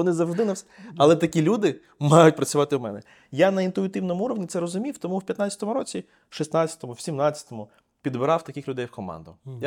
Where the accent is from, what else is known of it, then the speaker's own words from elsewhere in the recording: Odesa, Odesa Oblast, Ukraine; і що я одесит, і це сприймалося як інший всесвіт.